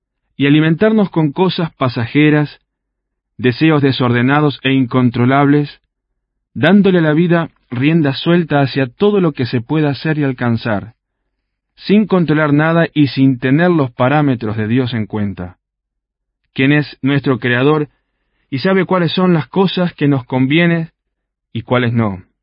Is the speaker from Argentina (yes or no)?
no; Uruguay; el promedio en mi país, en Uruguay, es de casi 2 suicidios por día